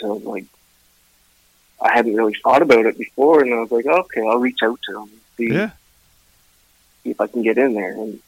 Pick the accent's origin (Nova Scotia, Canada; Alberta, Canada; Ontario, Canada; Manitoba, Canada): Ontario, Canada; Ottawa; also born or lived in Vancouver / Kingston; I was born and raised in Ottawa. I moved around different places. I was in Vancouver for a bit, Kingston, Ontario, places like that.